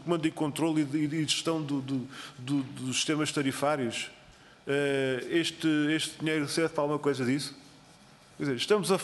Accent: Almada, Setúbal, Portugal; Eu sou daqui do Conselho de Almada

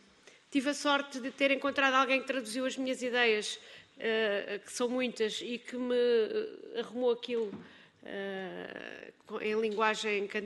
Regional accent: Lisbon, Portugal; Falo alto, que eu sou da Mouraria.

